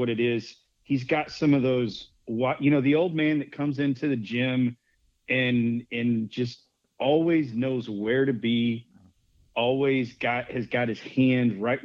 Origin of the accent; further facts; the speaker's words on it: Missouri, United States; I grew up in Missouri, and so there's a hatred for all things KU